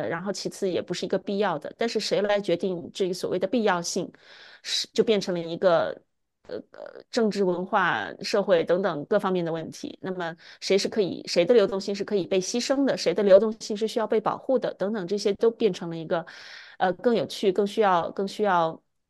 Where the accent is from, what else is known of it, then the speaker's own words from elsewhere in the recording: Wuhan, Hubei, China; 因为我本身是武汉人，所以我其实，在疫情刚刚一开始的时候，就当时就非常的关注